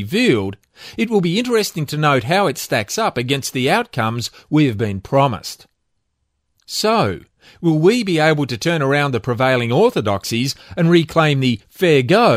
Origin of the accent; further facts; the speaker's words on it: Queensland, Australia; and I'm from Queensland